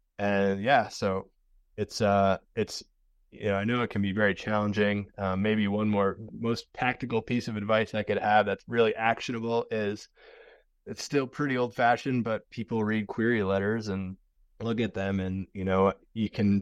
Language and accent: English; United States; I grew up right outside Manhattan, so it was familiar territory to me.